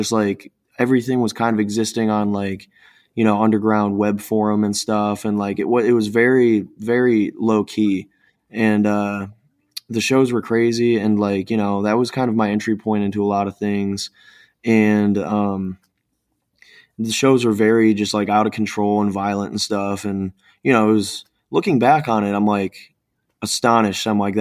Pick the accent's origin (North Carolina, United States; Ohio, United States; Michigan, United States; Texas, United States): Ohio, United States; Cleveland; So like growing up in Cleveland, I definitely came into things a bit more on, you know, the more hardcore end of things.